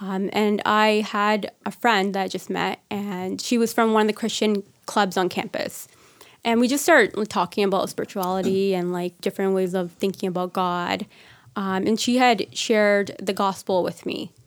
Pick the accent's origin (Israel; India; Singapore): India; So because I'm Indian, you cannot not be a Sikh, basically.